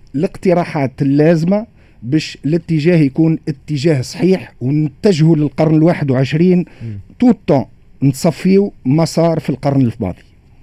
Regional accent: Tunisia; عشتها، عشتها كتونسي

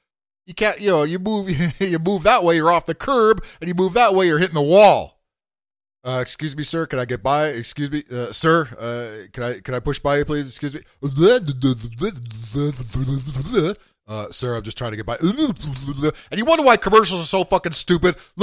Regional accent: New York City, New York, United States; Hey, I'm a New Yorker.

